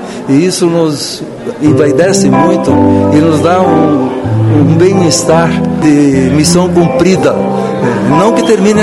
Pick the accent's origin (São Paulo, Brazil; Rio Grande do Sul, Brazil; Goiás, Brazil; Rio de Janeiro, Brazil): Rio Grande do Sul, Brazil; Veranópolis; now in Lagoa Vermelha, Brazil; eu não sou filho natural daqui, sou de Veranópolis.